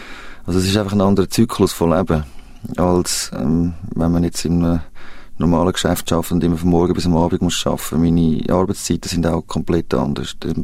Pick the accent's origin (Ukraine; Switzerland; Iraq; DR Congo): Switzerland; Eastern Switzerland; accent: Rheintal dialect; first language Rheintal dialect; Und meine Mutter hat immer noch schöne ostschweizerische Färbung im Dialekt. Und ich habe ja als Kleinkind meine erste Sprache, die ich gelernt habe, ist eben auch Rintaler Dialekt gewesen